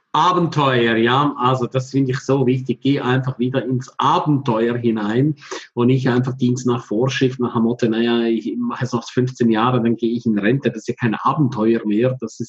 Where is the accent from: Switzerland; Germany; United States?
Switzerland; St. Moritz, Graubünden; Und ich sage auch immer, ich überwintere in meiner Heimat in St. Moritz.